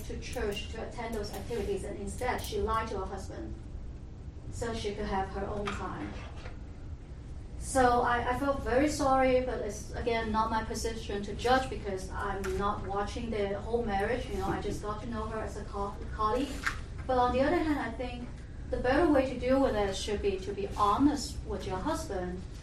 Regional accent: China; So I came from China, and that's a totally godless environment, you know, pretty much after the Cultural Revolution.

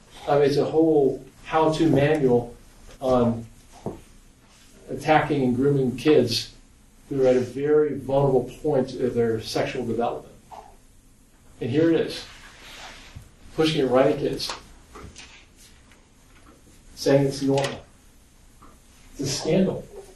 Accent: Ireland; born there; and I was born in Ireland

